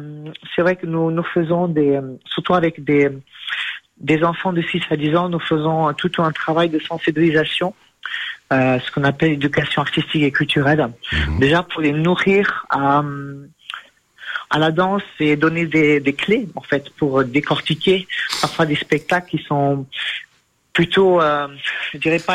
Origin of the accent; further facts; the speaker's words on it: Portugal; Donc moi je suis portugais